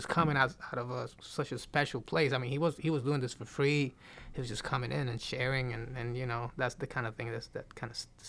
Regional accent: Puerto Rico; And in this neighborhood where I grew up in Puerto Rico, I was kind of, you know, being introduced to music a little bit at school already

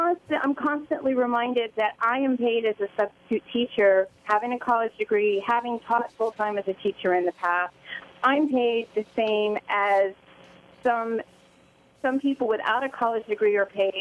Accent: Tallahassee, Florida, United States; I grew up in Tallahassee. Is it different than it used to be within the city of Tallahassee?

